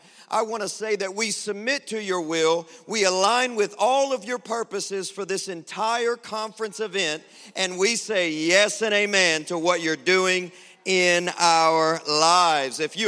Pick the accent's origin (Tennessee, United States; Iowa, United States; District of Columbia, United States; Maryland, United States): Tennessee, United States; Nashville; Listen, I'm from the South. In America, Nashville, Tennessee.